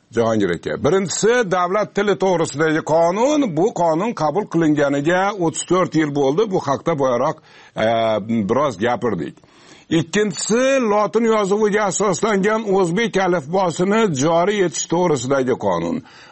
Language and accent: Uzbek; Osh, Osh Region, Kyrgyzstan; accent: Osh Uzbek dialect; Meni shevamda o'shni shevasida o'zbekmizda biz.